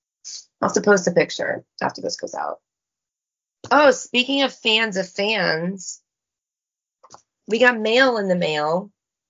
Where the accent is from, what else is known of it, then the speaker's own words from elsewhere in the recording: Cincinnati, Ohio, United States; I'm from Cincinnati and I have such hard feelings about that song.